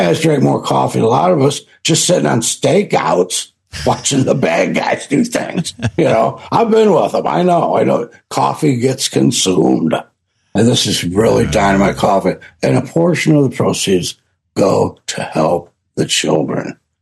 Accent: Midwest, United States; I grew up in Baptist churches in the middle of the United States.

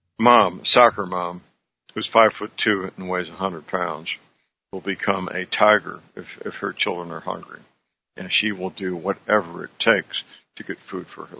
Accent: St. Louis, Missouri, United States; knowing that like in my hometown, St. Louis, the St. Louis City prosecutor doesn't prosecute the people arrested for damaging property.

